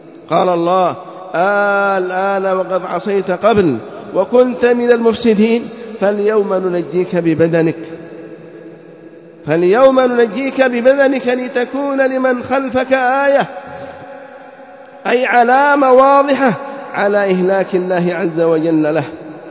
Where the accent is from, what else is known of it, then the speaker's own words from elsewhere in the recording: Yemen; كم من القباب والقبور في بلادنا اليمن التي تعبد من دون الله،